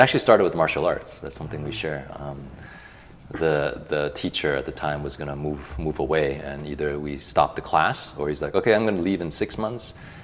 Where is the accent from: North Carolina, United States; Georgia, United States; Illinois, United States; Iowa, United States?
Illinois, United States; Chicago; now in Taiwan; I grew up in the States, Western education, mostly in Chicago, and then we moved back to Taiwan.